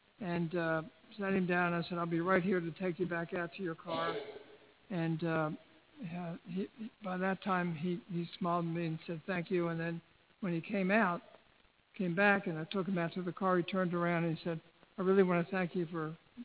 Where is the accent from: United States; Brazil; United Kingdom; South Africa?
United States; Baltimore, Maryland; I was in Washington. I'm from Baltimore.